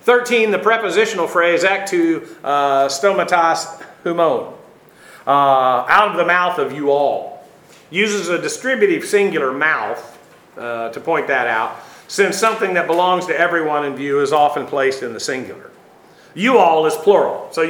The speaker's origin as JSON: {"language": "English", "town": "Tupelo", "region": "Mississippi", "country": "United States", "tie": "born there", "said": "Well, I was born in Tupelo, Mississippi."}